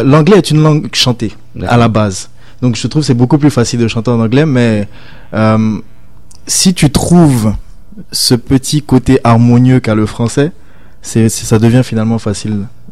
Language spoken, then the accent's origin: French; Côte d’Ivoire; je suis originaire de Côte d'Ivoire, qui est un pays qui a une soixantaine d'ethnies, donc une soixantaine de langues et je suis encore en train d'apprendre une de ces 60 langues-là.